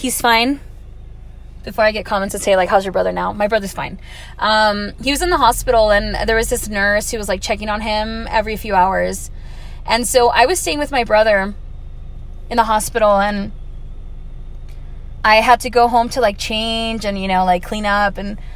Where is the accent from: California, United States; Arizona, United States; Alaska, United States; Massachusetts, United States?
California, United States; Los Angeles; also born or lived in Texas; And I'm originally from Los Angeles, but Texas is, like, what made me who I am.